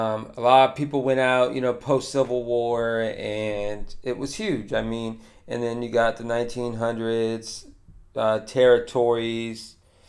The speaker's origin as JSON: {"language": "English", "region": "Florida", "country": "United States", "tie": "born or raised there", "said": "And my boy Muhammad Mo Muscle Darius from my hometown Tyesville, Florida"}